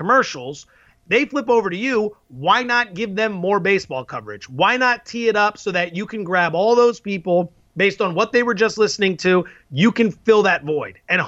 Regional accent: Philadelphia, Pennsylvania, United States; because growing up in Philly and, you know, listening to what goes on at WFAN with him and his competitors, there's so much of that on the East Coast

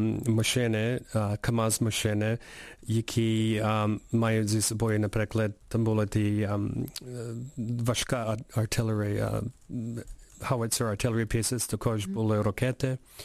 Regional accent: Canada

